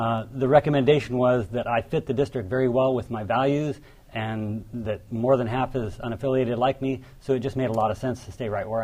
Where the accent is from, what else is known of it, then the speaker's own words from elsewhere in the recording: Anderson, Alaska, United States; also born or lived in Fairbanks; I was born in Fairbanks and raised in a small town near there called Anderson, where my dad ended up being the very first mayor. I've lived and worked all around the state, from Prudhoe Bay to Juneau to Bristol Bay.